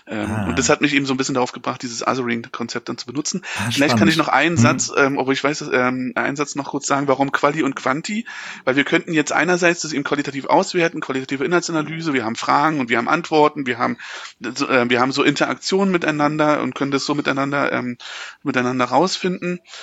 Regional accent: East Germany, Germany; als Ostdeutscher

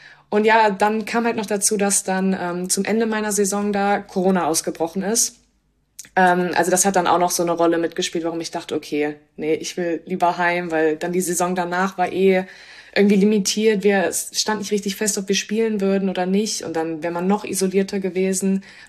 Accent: Kassel, Hesse, Germany; born there; 23 Jahre alt, komme gebürtig aus Kassel

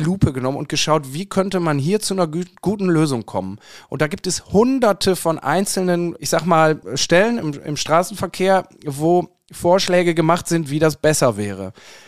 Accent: North Rhine-Westphalia, Germany; born there; Also ich komme gebürtig aus dem Münsterland und habe auch nicht weit entfernt von der niederländischen Grenze gewohnt.

